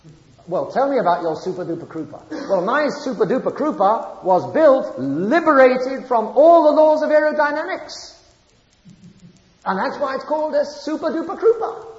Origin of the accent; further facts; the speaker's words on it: England, United Kingdom; I wasn't yet Catholic. I said, oh, this Catholic religion, no, don't get, I'm English, don't get that Catholicism anywhere near me.